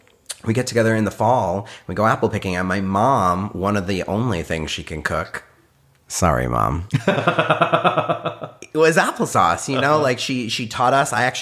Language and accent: English; Detroit, Michigan, United States; Really, it's in Michigan, I would say. I mean, the fall, I grew up in Detroit.